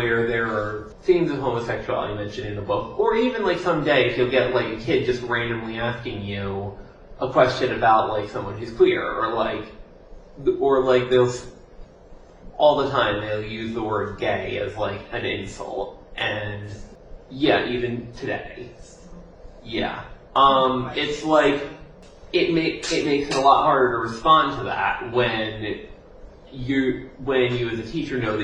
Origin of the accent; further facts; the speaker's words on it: Pennsylvania, United States; is because I grew up in Bucks County and actually graduated from Penn Ridge School District